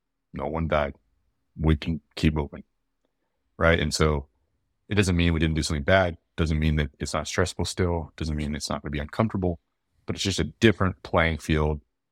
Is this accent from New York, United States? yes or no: no; Austin, Texas, United States; Born and raised in Austin, son of a small business guy who was really good.